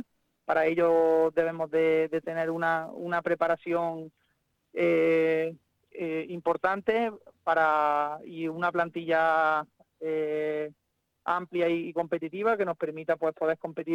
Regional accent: Puente Genil, Andalusia, Spain; yo soy de aquí de Puente Genil, es un reto el continuar una temporada más defendiendo mi pueblo

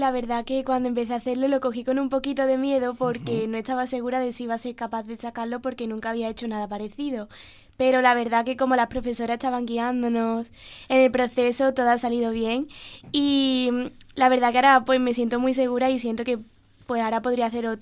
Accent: Osuna, Andalusia, Spain; Sí, sí, soy de Osuna.

